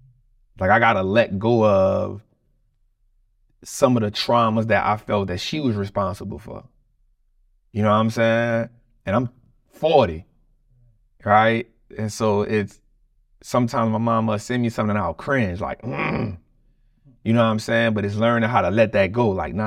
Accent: United States; it's not easy being a black man growing up in America, but I can tell you that I wouldn't want to be nothing else.

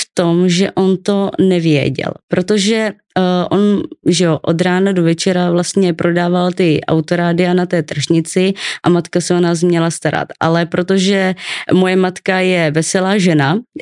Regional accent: Ostrava, Moravian-Silesian Region, Czechia; born there; v Ostravě, já jsem se narodila v Ostravě

